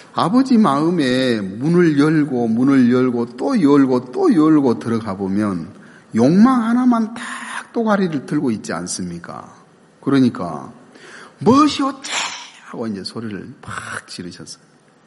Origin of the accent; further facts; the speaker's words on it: Jeolla, South Korea; 제가 고향이 전라도인데